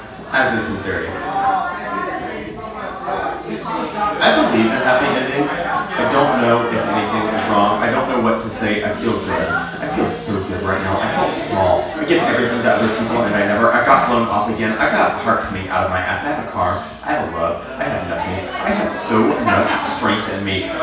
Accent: Philadelphia, Pennsylvania, United States; I'm from Philadelphia, okay? We don't talk about things like that in public, okay?

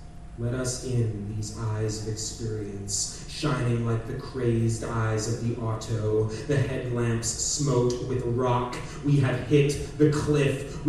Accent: Maine, United States; also born or lived in Rhode Island / Philadelphia; Growing up in Maine, living in Rhode Island and Philadelphia, as well as here, I have encountered countless veterans.

